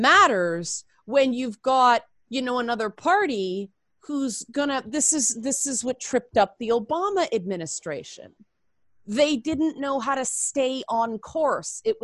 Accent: Canada; because I'm Canadian and you're it's funny because residents can vote up here.

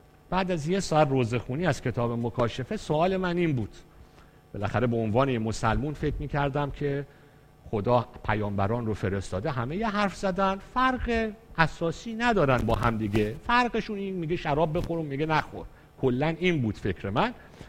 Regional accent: Iran; now in Portugal; من دو روز بعد از اینکه از هواپیما از ایران اومدم پرتغال

